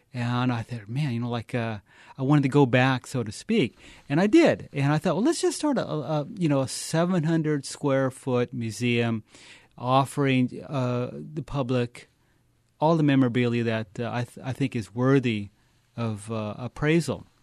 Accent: Fresno, California, United States; I'm from Fresno, and he's from Oildale, to be particular. And I think we have sort of this yin and yang thing going. Like, I'm Mexican-American and he's Okie-American.

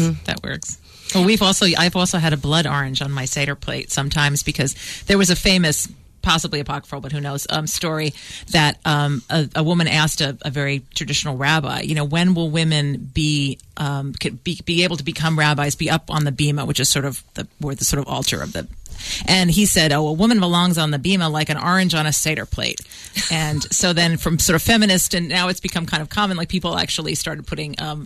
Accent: New Jersey, United States; New Jersey. So.

